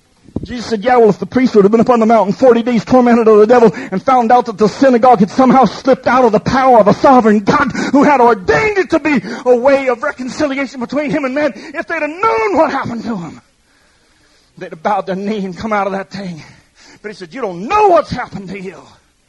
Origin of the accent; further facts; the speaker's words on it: Denver, Colorado, United States; I grew up in Denver, Colorado.